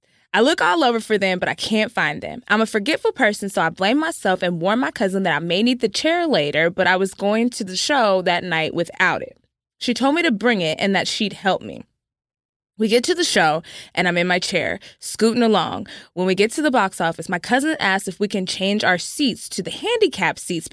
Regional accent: the South, United States; Like, we're insane. We're from the South.

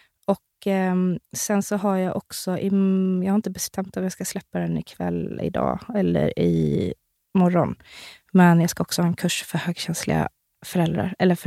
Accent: Värnamo, Jönköping County, Sweden

